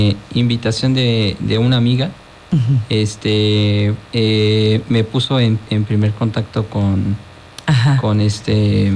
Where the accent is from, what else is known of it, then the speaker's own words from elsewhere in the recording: Morelos, Mexico; also born or lived in Puebla; al nosotros venir a vivir aquí, de nuevo a donde crecimos, que es aquí en Morelos